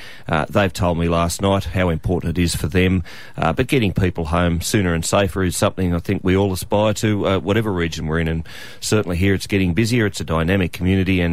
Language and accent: English; New South Wales, Australia; Look, I'm from New South Wales, so I'm a little bit more serious.